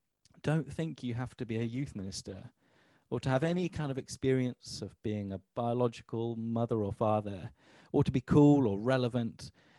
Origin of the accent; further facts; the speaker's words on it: Yorkshire and the Humber, United Kingdom; Now, I was brought up in Yorkshire, the nation of. And Yorkshire is a rugby league playing area.